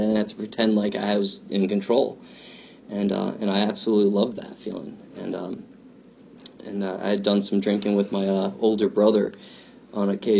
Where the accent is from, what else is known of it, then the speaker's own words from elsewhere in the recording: Summit, United States; I grew up in Summit, right next town over.